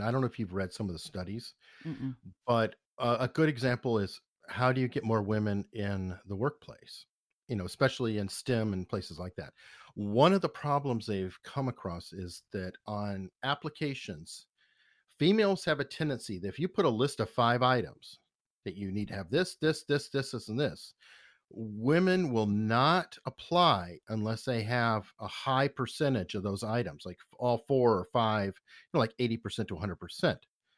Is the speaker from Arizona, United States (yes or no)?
yes; Arizona, United States; But I can see that because I'm also from Arizona, and I think women are bit more equal there too.